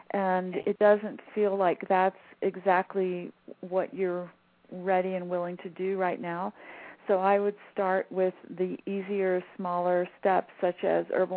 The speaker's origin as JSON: {"language": "English", "town": "New Orleans", "region": "Louisiana", "country": "United States", "said": "I am from the Gulf of Mexico. I am from New Orleans"}